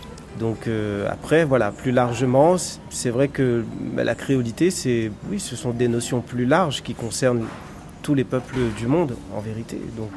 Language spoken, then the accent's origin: French; Réunion, France; Pour moi, en tant que Réunionnais